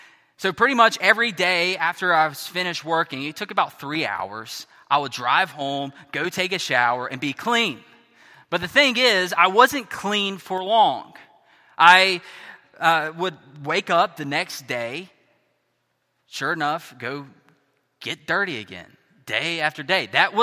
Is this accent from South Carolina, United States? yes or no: yes; South Carolina, United States; That's where I'm from. I'm from South Carolina.